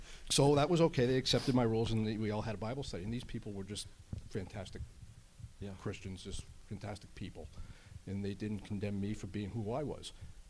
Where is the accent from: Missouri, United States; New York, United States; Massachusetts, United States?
Massachusetts, United States; now in New Hampshire, United States; We're originally from Massachusetts. That's where we grew up. And then when we got married, we moved to New Hampshire.